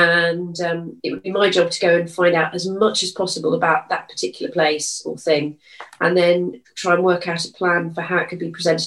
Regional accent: Bristol, South West England, United Kingdom; born there; I was born in Bristol

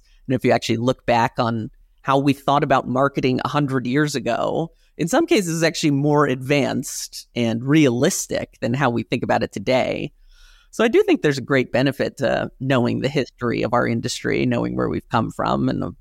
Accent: New York City, New York, United States; because I'm from New York City and I've never seen a garden or a lawn.

